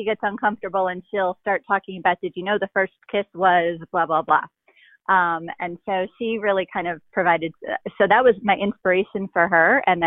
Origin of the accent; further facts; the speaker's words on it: New Jersey, United States; Sure. I'm a writer from New Jersey.